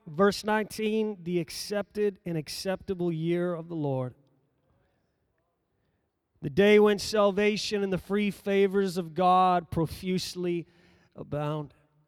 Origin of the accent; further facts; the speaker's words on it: Ireland; In case you're wondering, no, I'm not Aaron Boyd, although I am Irish.